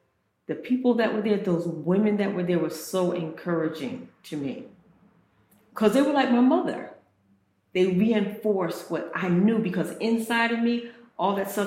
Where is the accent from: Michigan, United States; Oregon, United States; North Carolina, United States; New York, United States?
New York, United States; Newburgh; Before that, I grew up in Newburgh, New York, which is a very impoverished area.